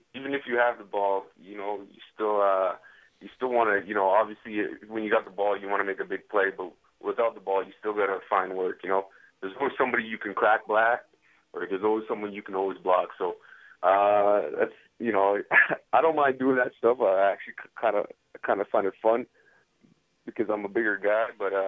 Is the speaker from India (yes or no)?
no; Canada; And, you know, being a Canadian, playing special teams, you know, there's a pride factor in that too.